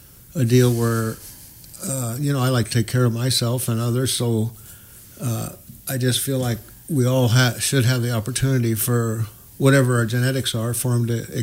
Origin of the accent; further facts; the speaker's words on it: Colorado, United States; I grew up in Colorado, in the mountains of Colorado, so I was outside a lot. Had a great growing up, you know, out with horses and dogs.